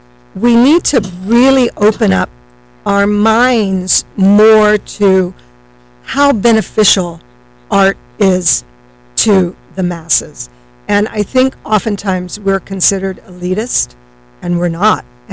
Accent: Austin, Texas, United States; born there; also born or lived in Florida; That's how we came to Florida, was we were at Homestead Air Force Base. I was born in Austin.

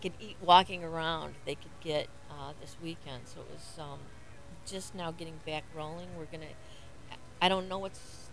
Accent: Detroit, Michigan, United States; now in Melbourne Beach, United States; Well, I'm originally from Detroit, so I've seen the civil riots in my lifetime in Detroit, and lived through that, and remember that, and feel like we're doing it again. But I moved to Melbourne Beach, 1979

